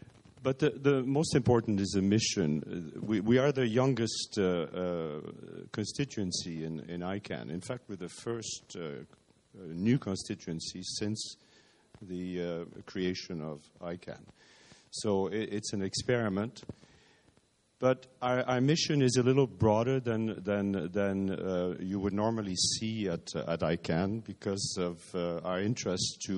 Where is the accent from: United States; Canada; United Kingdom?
Canada; I'm a Canadian.